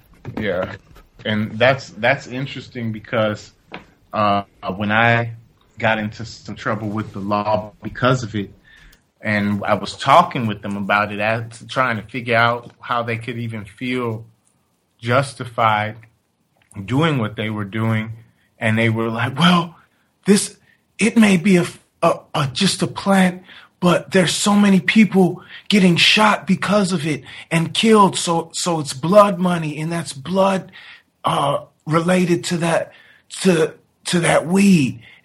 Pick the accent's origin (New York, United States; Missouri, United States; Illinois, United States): Illinois, United States; Chicago; I'm from Chicago myself, and we linked up for this song.